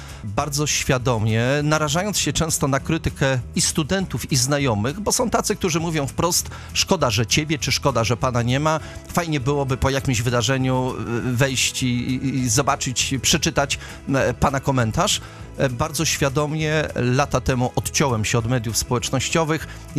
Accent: Gdańsk, Pomeranian Voivodeship, Poland; Pomorze jest mi bliskie. Urodziłem się i wychowałem się w Gdańsku. Jestem stąd, jestem z Pomorza.

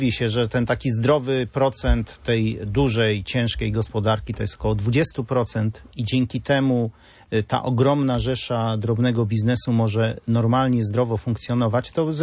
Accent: Kuyavian-Pomeranian Voivodeship, Poland; moved away as an adult; 22 lata temu przyjechałem na wybrzeże z Kujawsko-Pomorskiego właśnie za pracą. Dzisiaj już tutaj zapuściłem korzenie i pewnie tak to pozostanie.

